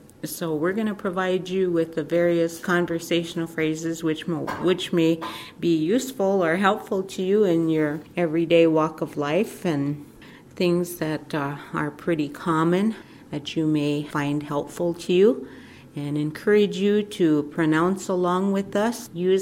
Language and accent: English; South Dakota, United States; I am from the End Village people, also known as the Yankton Sioux from the federal government.